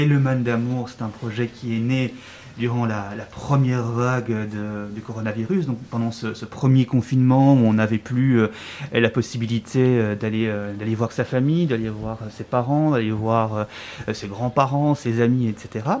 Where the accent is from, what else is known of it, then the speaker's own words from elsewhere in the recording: Brussels, Belgium; Ah, moi je viens de Bruxelles